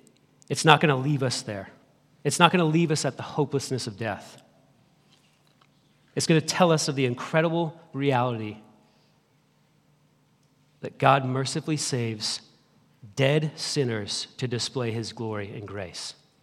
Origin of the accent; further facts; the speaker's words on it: Vermont, United States; In the small town that I grew up in Vermont, the street Slade Avenue is where I grew up